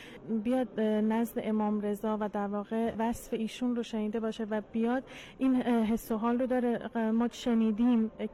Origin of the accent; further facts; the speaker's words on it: Tehran, Tehran Province, Iran; من از تهران اومدم.